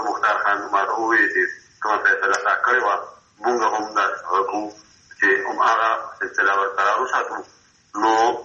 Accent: Mardan, Khyber Pakhtunkhwa, Pakistan; now in Peshawar, Pakistan; زه په پېښور کښې بېشته یم او زه چې مردان ته تلم خپل کلي ته

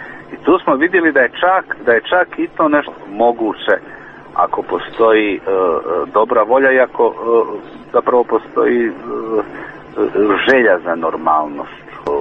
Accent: Bosnia & Herzegovina; also born or lived in Zagreb; a ja sam odrastao u Bosni i Hercegovini, a kasnije sam živio u Zagrebu.

